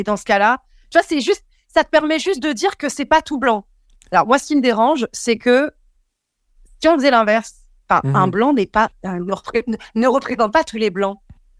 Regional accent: France; born there; Donc moi, je suis multiethnique ou multiraciale. Ça veut dire quoi? C'est-à-dire que j'ai une mère marocaine, un père hongrois, que je suis née en France.

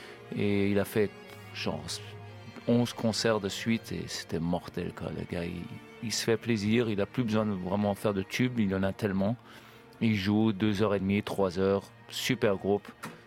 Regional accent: Los Angeles, California, United States; Moi, j'ai grandi à Los Angeles, c'est 2-4, quoi.

